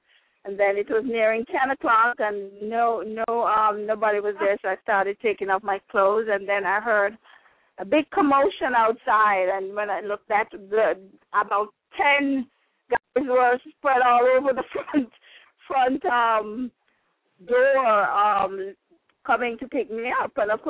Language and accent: English; Jamaica; And then growing up in Jamaica, it was always to me, it was always very, very culturally, you know, dynamic, because we had the different cultures interacting